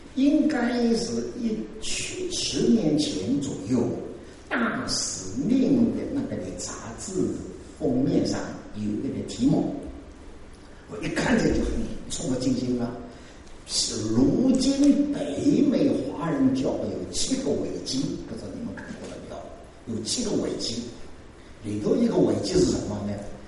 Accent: China; 这个我们中国人养育儿女了，5件大事哦，不容易的

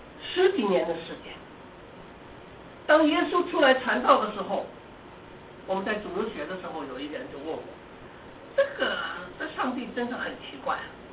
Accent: Zhejiang, China; 我是浙江人

